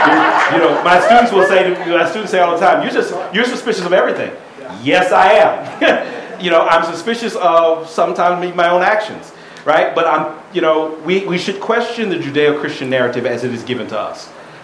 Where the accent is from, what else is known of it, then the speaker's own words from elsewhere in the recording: Washington, District of Columbia, United States; Now, I grew up in Washington, D.C. So I grew up in an African-American community in Washington, D.C., who naturally is deeply suspicious in the shadow of liberty.